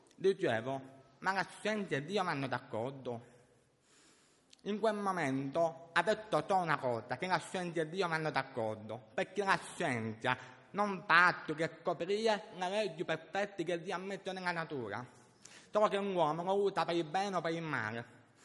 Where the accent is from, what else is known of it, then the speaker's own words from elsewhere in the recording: Termini Imerese, Sicily, Italy; Perché nell'81, nel mio paese, io vengo da Termini Imerese, provincia Palermo.